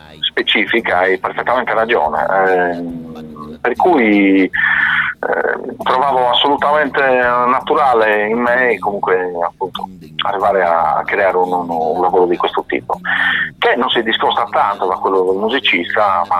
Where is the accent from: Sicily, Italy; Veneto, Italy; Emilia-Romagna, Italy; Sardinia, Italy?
Sardinia, Italy; Sì, non potevo prescindere da musicista e da sardo, non riesco a girarmi dall'altra parte a non guardare anche quello che siamo noi, cioè i nostri suoni, la nostra musica, la nostra cultura.